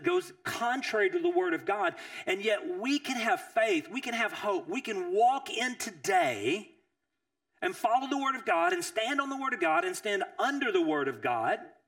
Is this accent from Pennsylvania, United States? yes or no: no; Texas, United States; You know, I grew up in East Texas, and I was not an ag guy. That was not my world.